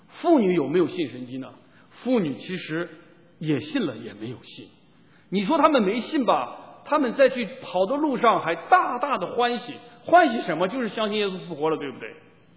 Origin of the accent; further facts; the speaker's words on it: China; 那个石头有点像我们中国人那个大磨盘